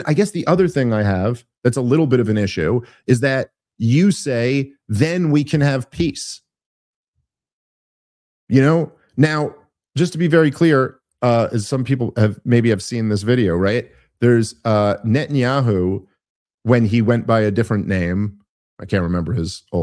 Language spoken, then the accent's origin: English; United States; But my country, like I grew up in America in the 1980s, and that country doesn't fucking exist anymore.